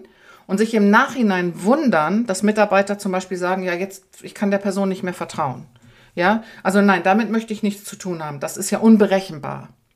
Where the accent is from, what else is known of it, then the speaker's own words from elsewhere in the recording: North Sea coast, Germany; Ich bin an der Nordsee groß geworden, dass die Wellen kommen und die Wellen gehen.